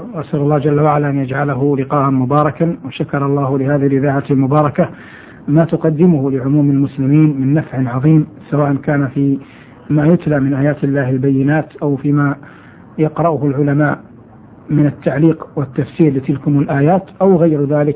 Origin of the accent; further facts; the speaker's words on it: Medina, Medina Province, Saudi Arabia; أنا من مواليد المدينة المنورة عام 83 و300 للهجرة وفق الوثائق الرسمية. نشأت في المدينة المنورة التي بها ولدت، ودراسة كانت في مدرسة تسمى المدرسة الناصرية